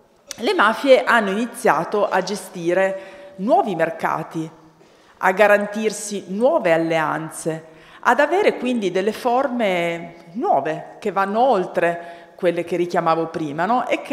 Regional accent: Turin, Piedmont, Italy; io vengo da Torino, giro un po' tutta l'Italia, no?

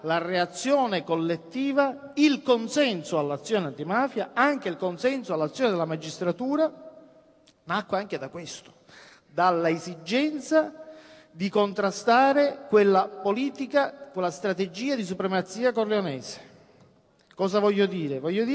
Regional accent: Palermo, Sicily, Italy; Da palermitano ricordo bene una stagione tremenda

